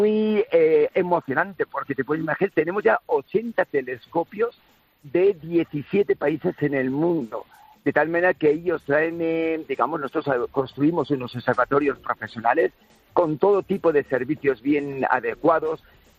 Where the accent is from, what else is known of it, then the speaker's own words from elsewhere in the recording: Navarre, Spain; also born or lived in Extremadura; Soy autóctono de Navarra, pero por motivos laborales me tuve que trasladar a Extremadura.